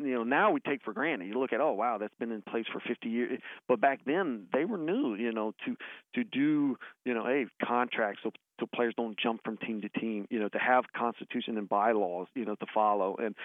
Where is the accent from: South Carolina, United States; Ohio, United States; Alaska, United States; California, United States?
Ohio, United States; Columbus; I was born in Columbus. I grew up in German Village